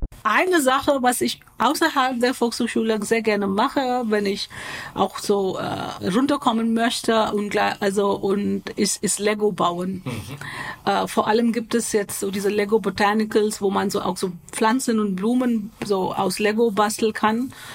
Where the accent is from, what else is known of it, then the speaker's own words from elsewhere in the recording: Mumbai, Maharashtra, India; Ich bin in Indien, in Mumbai aufgewachsen, Ende 80er, Anfang 90er.